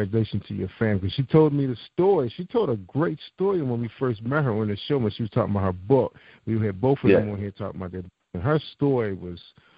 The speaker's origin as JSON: {"language": "English", "town": "Baltimore", "region": "Maryland", "country": "United States", "tie": "born or raised there", "said": "Coming up with Baltimore, you know. So that's pretty much where we grew up in North Baltimore."}